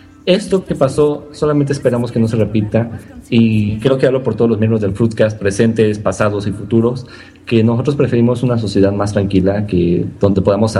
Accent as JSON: {"language": "Spanish", "country": "Mexico", "said": "creo que como mexicanos, yo soy también muy de la idea de que la historia se debe aprender"}